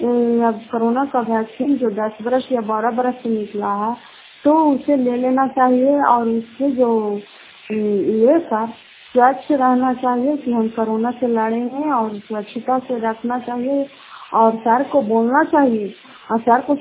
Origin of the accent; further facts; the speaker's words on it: Fatehpur, Bihar, India; घर फतेहपुर, पंचायत मकरौता, जिला नालंदा, प्रातःवा ब्लॉक की निवासी हूँ।